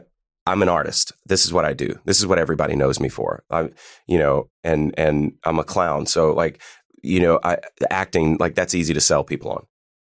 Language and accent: English; Pennsylvania, United States; I'm from Pennsylvania.